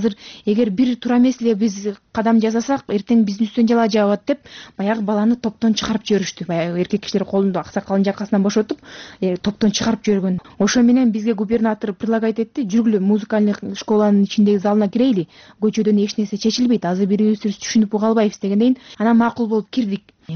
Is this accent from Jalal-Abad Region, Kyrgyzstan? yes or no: no; Talas, Talas Region, Kyrgyzstan; Таластан келдим.